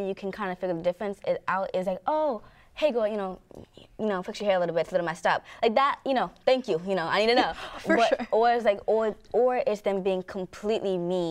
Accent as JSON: {"language": "English", "region": "Alabama", "country": "United States", "said": "I'm 15. I'm from Alabama and also excited to be here."}